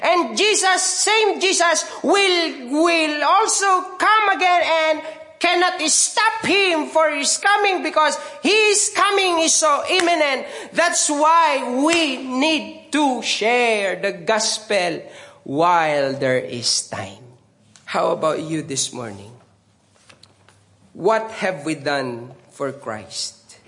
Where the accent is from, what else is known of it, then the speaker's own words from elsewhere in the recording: Philippines; I said, I am from the Philippines.